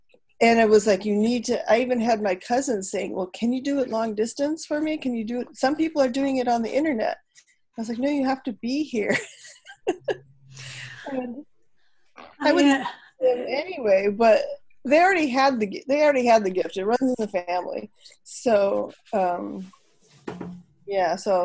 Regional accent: Wisconsin, United States; also born or lived in Minnesota / New York / Brazil; now in Los Angeles, United States; I live in Los Angeles right now. I'm originally from Wisconsin and Minnesota. Hello. And lived in New York for 18 years. And I lived in Brazil when I was in a high school student

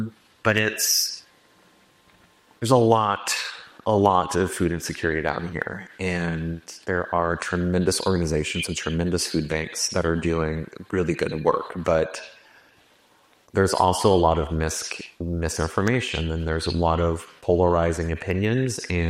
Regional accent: California, United States; that comes from the fact that where I grew up in California, have you ever seen the movie Aaron Brockovich with Julia Roberts?

